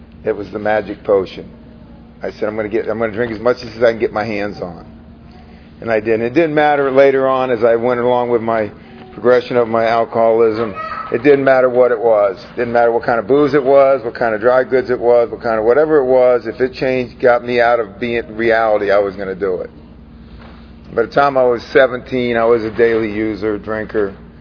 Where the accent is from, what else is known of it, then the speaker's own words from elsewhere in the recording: St. Petersburg, Florida, United States; I was born and raised in St. Pete, Florida.